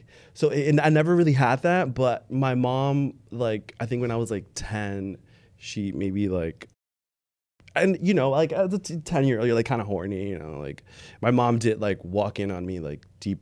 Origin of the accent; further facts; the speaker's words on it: Dominican Republic; I'm from the Dominican Republic